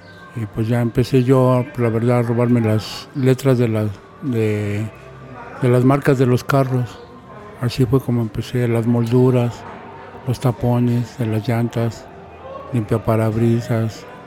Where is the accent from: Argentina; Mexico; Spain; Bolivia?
Mexico; Mexico City; yo que soy nativo de ahí, pues para mí me pareció padre, ¿no?